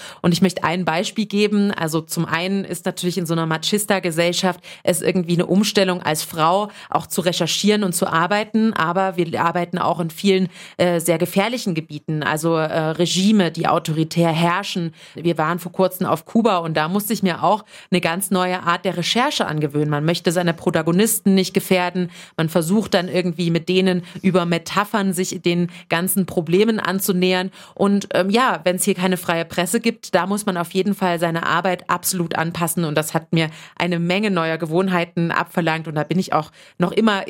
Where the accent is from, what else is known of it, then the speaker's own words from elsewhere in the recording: Germany; moved away; Und gerade als Deutsche bin ich auch sehr klischeehaft, verlässlich und pünktlich.